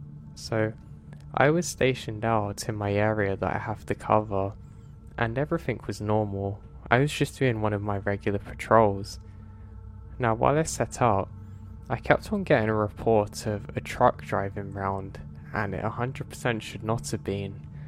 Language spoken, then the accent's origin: English; United States; now in Bergen, Norway; I am American. I was born in America, but my father's from Norway, so that means that I spend half my time in America, where I work as a park ranger